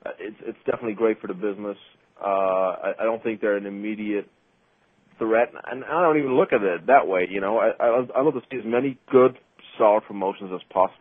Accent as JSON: {"language": "English", "country": "Ireland", "lives_now": "United States", "said": "I'm not from California. I'm originally from Ireland, so, you know."}